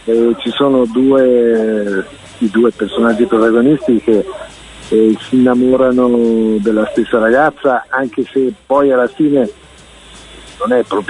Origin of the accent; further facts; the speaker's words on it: Primiero, Trentino-Alto Adige, Italy; born there; now in Trento, Italy; io sono nato nella provincia, io vengo dal Primiero, sono nato in Primiero in fondo a Trento ci abito da quando ho terminato l'università